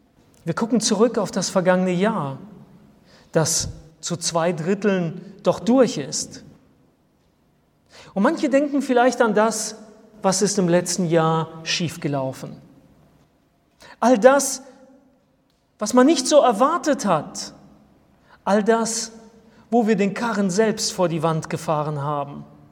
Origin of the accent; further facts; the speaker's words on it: Germany; now in Spain; Als ich im Oktober in Deutschland war zum Geburtstag meiner Mutter, habe ich gemerkt, ich bin nicht mehr zu Hause dort, wo ich aufgewachsen bin.